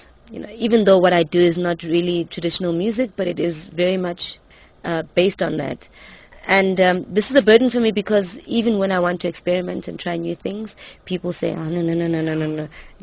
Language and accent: English; South Africa; it kind of feels like, as a South African, my space, and I'm sure that a lot of South Africans feel this way